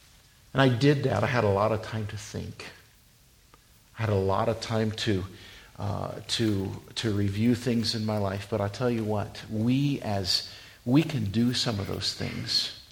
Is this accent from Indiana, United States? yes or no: no; Wyoming, United States; I grew up in Wyoming, and I went to school in Wisconsin. It was I think it was like a 21-hour drive for me.